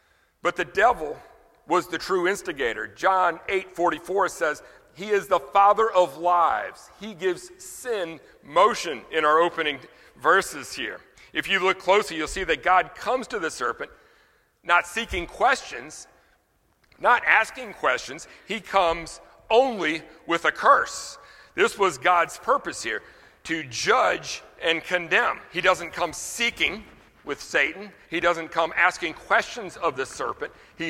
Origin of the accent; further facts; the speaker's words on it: Louisiana, United States; Now, you know, I'm from Louisiana. In Louisiana, we think of voodoo dolls. We think of gree-gree.